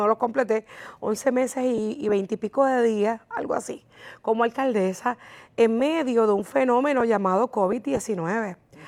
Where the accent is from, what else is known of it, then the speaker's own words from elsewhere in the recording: Aguadilla, Puerto Rico; Yo nací en Aguadilla. Yo me crié en Aguadilla. Yo estudié en Aguadilla. Yo me gradué en Aguadilla, recinto universitario Mayagüez. Yo estudié Derecho en Aguadilla.